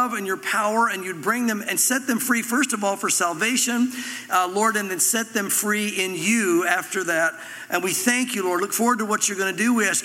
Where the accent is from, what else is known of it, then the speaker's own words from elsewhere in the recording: the South, United States; We grew up in the South. A lot of us did.